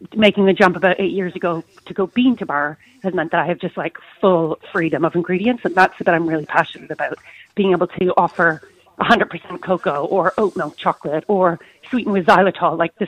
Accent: Canada; also born or lived in Australia; now in Clonakilty, Ireland; I'm originally Canadian, actually, so the name kind of travelled with me across the globe via Australia, and we landed here in 2008.

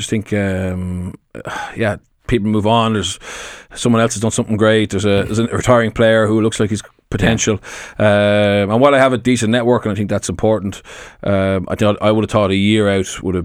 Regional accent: Ireland; My wife and I both are very proud of being Irish. We enjoyed our childhoods in Ireland.

